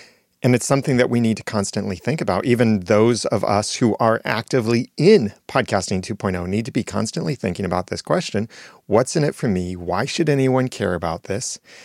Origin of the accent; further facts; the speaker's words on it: United States; Well, I'm consistent with my standards as an American